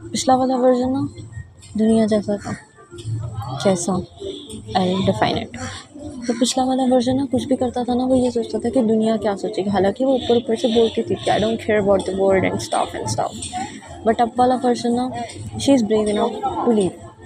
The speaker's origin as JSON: {"language": "Hindi", "region": "Haryana", "country": "India", "said": "मैं ओरिजिनली हरियाणा से हूँ, एक बहुत कंजर्वेटिव नहीं but kind of mixed type, बहुत लिबरल भी नहीं है, बहुत कंजर्वेटिव भी नहीं है मेरी फैमिली. तो kind of mixed type family से बिलोंग करती हूँ मैं."}